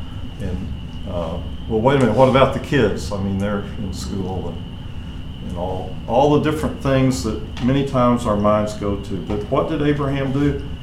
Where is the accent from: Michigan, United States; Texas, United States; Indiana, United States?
Texas, United States; Corpus Christi; I came from Corpus Christi. And if I really wanted to return to my country, so to speak, I would say that would be Corpus Christi.